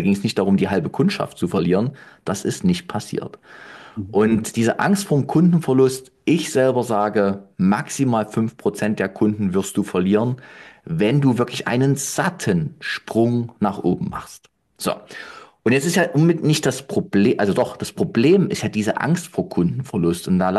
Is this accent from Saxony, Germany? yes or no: yes; Leipzig, Saxony, Germany; ich komme aus Leipzig. Da gibt es 600.000 Einwohner, aber ganz ehrlich, die Stadtteile sind auch bloß kleine Dörfer, ne, die so zusammengefügt sind.